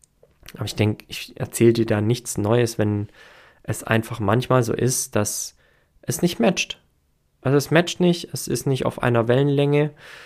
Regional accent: Herrenberg, Baden-Württemberg, Germany; Jobgelegenheit als sportlicher Leiter in einem großen Sporthotel hier in Herrenberg, also meiner Heimat. Und an dem Ort, an dem ich aufgewachsen bin und an dem ich mich auch sehr, sehr wohl gefühlt habe, stets, an dem meine Familie lebte

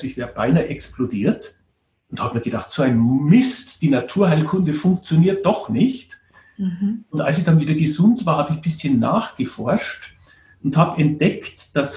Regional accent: Bavaria, Germany; now in Vienna, Austria; wie man vielleicht an den wenigen Sätzen schon hört, ich bin ein Bayer in Wien, Bayern groß geworden.

